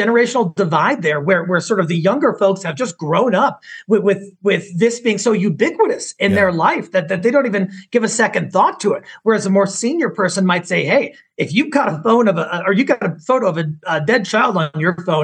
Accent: Colorado, United States; we have even in the Elijah McClain case out of Colorado, my home state

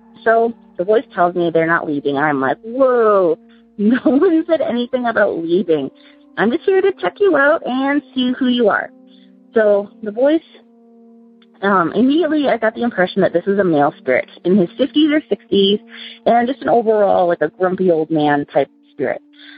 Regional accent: Sioux Falls, South Dakota, United States; I am from Sioux Falls, South Dakota.

